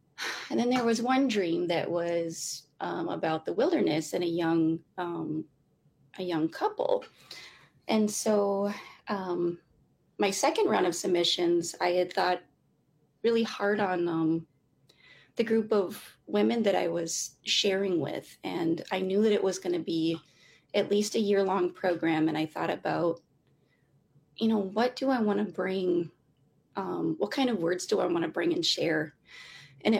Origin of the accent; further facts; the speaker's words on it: Red Lake, Minnesota, United States; I'm from Red Lake.